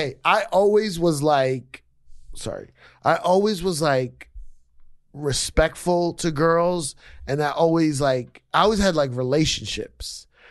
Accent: New York City, New York, United States; because I grew up in New York, so there's always a lot of stuff

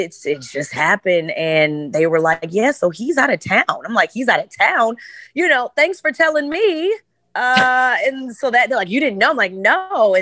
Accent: Chicago, Illinois, United States; I'm from Chicago, so I'm not just going to take it laying down.

